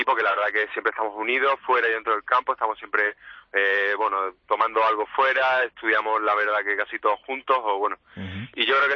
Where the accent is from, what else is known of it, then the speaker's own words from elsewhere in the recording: Marbella, Andalusia, Spain; moved away as an adult; fui el primero que me vine de Marbella, estuve un año jugando en Inglaterra al acabar mis estudios